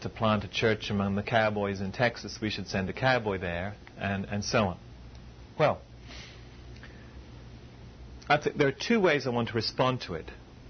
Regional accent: England, United Kingdom; Is it that I am English and I come from a working class family which was Marxist?

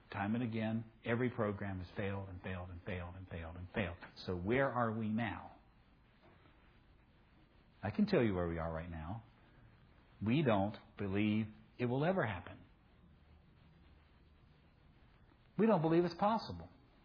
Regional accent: Southern United States, United States; I'm a Southerner, so I can say that, okay?

